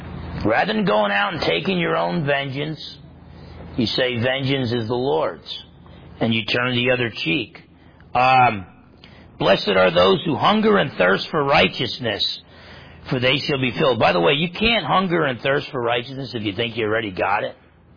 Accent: New Jersey, United States; You know, when I was raised in New Jersey, I was not taught to be a merciful guy.

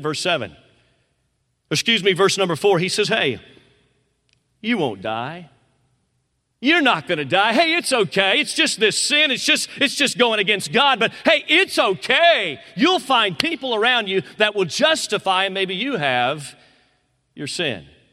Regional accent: Tampa, Florida, United States; also born or lived in Georgia; now in Pensacola, United States; I'm from Georgia. I grew up in Tampa, Florida, so we didn't have a whole lot of seasons where I grew up. You don't have a whole lot of seasons here in Pensacola.

